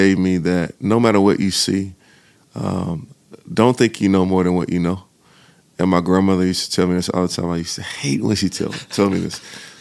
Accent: Salisbury, North Carolina, United States; And so I was raised in Salisbury, North Carolina, with my dad, who was in the military, but with my grandmother, which is my mom's mother.

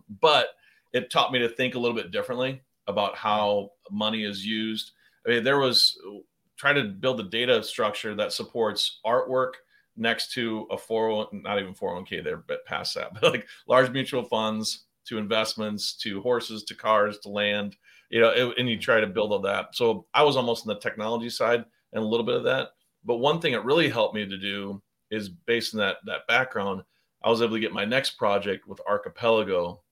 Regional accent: South Dakota, United States; my world, I grew up in South Dakota, the plant manager.

